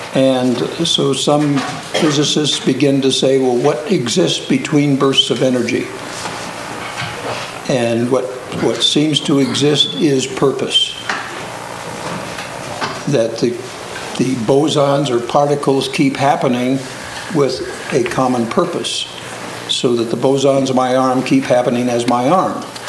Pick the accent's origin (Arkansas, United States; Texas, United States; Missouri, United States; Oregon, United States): Oregon, United States; Portland; from Portland, Oregon, retired as a pastor, also been a psychotherapist